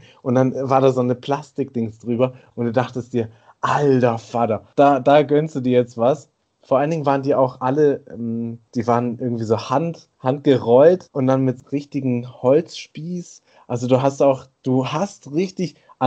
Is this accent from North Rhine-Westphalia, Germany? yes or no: no; Baden-Württemberg, Germany; Also da bin ich Schwabe und sage, nichts verkommen lasse.